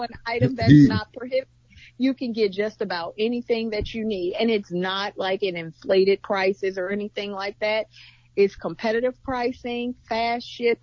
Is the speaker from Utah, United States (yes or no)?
no; Jennings, Missouri, United States; now in Ferguson, United States; So I've been here since 1998, but I'm originally from Jennings. So this was all just a familiar space for me.